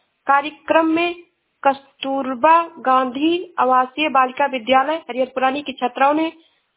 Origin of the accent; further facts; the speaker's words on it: Shravasti, Uttar Pradesh, India; मैं जिला श्रावस्ती से हूँ।